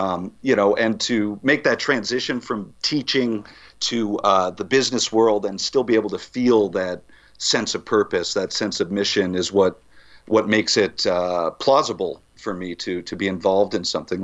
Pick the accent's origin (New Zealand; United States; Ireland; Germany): United States; Vermont; You know, we grew up here in Vermont